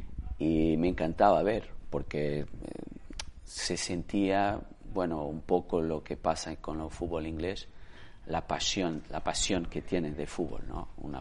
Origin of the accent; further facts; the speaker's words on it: Porto, Norte, Portugal; Spanish is a second language; soy de Oporto y vamos a veranear en familia para un pueblo, Muros, en las Rías Bajas, ahí cerca de Noia, Muros.